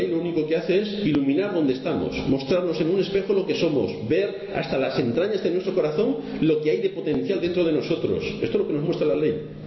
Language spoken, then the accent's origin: Spanish; Spain; Nosotros somos españoles. Como españoles que somos, tenemos que cumplir la ley del país en que vivimos.